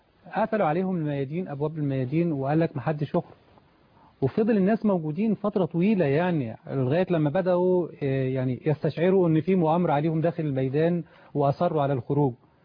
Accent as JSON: {"language": "Arabic", "country": "Egypt", "said": "احنا كمصريين"}